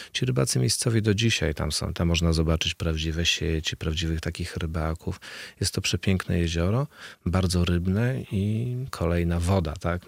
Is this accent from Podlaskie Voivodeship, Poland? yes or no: yes; Podlaskie Voivodeship, Poland; Wychowałem się na Augustowszczyźnie, w związku z czym widziałem parę tych jezior w życiu.